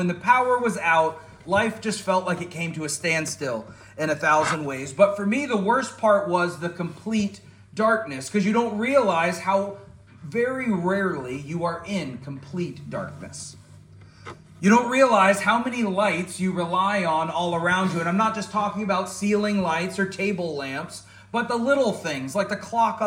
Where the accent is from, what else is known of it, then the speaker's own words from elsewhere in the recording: Florida, United States; Growing up in Florida, I got kind of used to it.